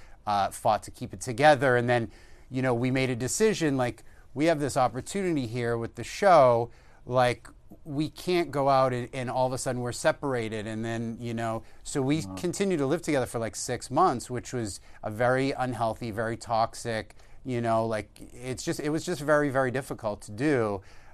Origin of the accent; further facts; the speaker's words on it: Boston, Massachusetts, United States; And I grew up in Boston.